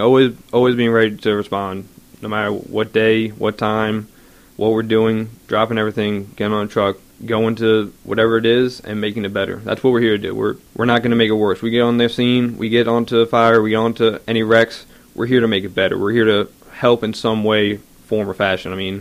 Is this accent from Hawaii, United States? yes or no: no; New Orleans, Louisiana, United States; Well, I was raised in New Orleans, New Orleans East, until I was about 11 when Hurricane Katrina hit, and then we moved out to Lacombe with my aunt